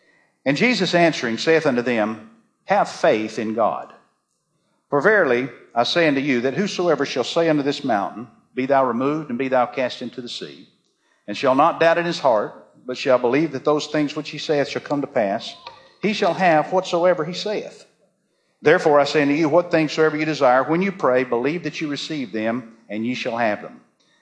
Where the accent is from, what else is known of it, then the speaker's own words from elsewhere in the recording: US South, United States; See, now I'm from the South, and so we have colorful metaphors and so forth down there.